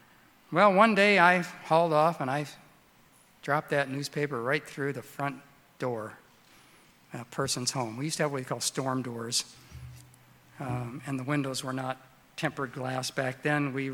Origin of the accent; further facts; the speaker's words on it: Illinois, United States; And I grew up in Illinois.